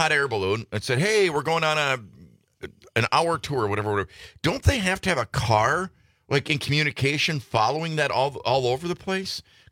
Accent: Nagani, Italy; now in United States; There's a restaurant like that in my hometown of Nagani now.

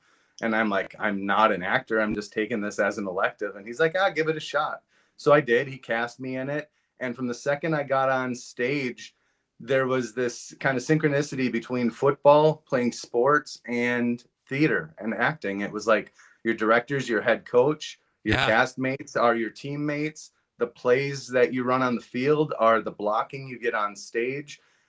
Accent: Marshfield, Wisconsin, United States; I mean, I'm originally from Marshfield, Wisconsin, so shout out to my hometown right away.

